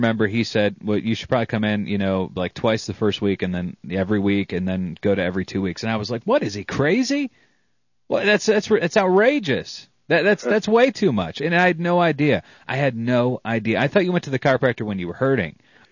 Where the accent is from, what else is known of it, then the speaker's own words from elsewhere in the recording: the South, United States; accent: southern; I was told a long time ago that I needed to lose my southern accent if I wanted to be on the air.